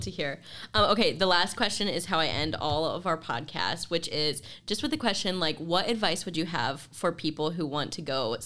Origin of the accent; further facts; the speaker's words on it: Ohio, United States; as a Michigander, I grew up in Ohio, but as a Michigander, I've never been skiing